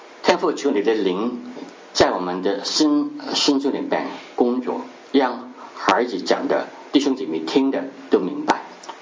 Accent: Hong Kong; Chinese is a second language; 我们是在香港啊出生，香港长大。那么就是我以前是不懂普通话的，也听不懂，也不懂讲。那么后来去美国读博士的时候，

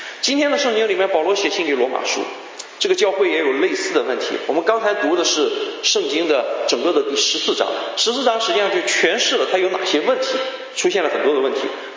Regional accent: China; 因为我们中国人想，我们第一件事情，我可以用手抓着吃嘛

